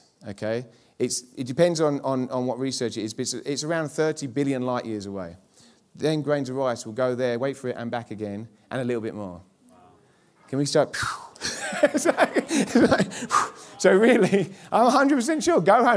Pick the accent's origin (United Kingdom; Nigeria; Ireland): United Kingdom; England; a lady from my hometown in England, little hometown in England